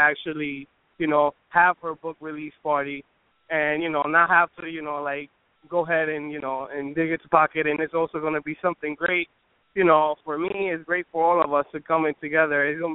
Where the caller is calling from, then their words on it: Brooklyn, New York, United States; calling from Brooklyn, New York.